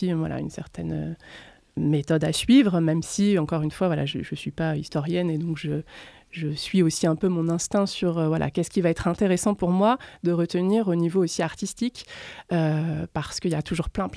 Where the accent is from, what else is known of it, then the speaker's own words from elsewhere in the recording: Romans-sur-Isère, Auvergne-Rhône-Alpes, France; je suis partie à Lyon et je suis originaire de Romans, sur Isère. Et je suis revenue aux sources quelques années plus tard.